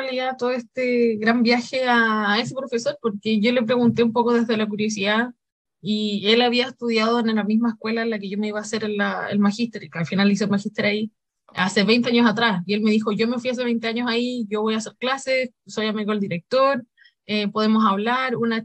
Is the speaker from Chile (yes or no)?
yes; Chile; Yo soy de Chile originalmente. De Chile soy de un pequeño pueblito y me fui a hacer la universidad, a la gran ciudad